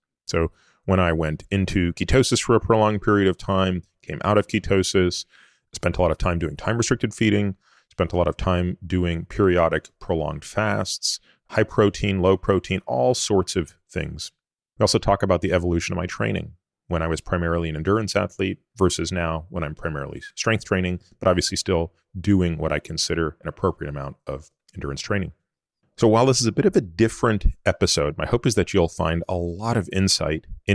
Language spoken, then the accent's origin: English; Canada; I think the whole time I was growing up in Canada